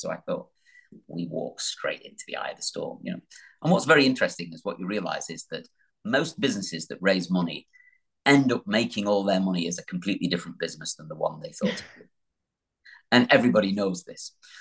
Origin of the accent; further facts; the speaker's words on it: the north of England, United Kingdom; Should be called MD the North or something like that, really, because I'm from the North.